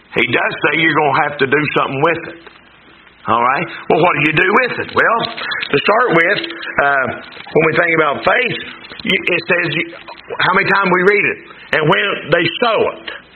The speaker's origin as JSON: {"language": "English", "town": "Winona", "country": "United States", "said": "Listen, I'm from Winona."}